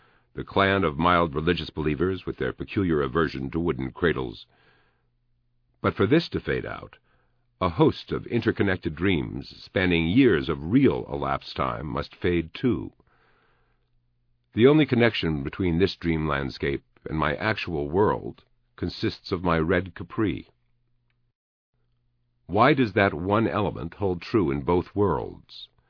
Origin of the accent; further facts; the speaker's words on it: Berkeley, California, United States; I grew up in Berkeley and have the typical Berkeley left-wing socialist conscience, with its suspicion of the cushy life.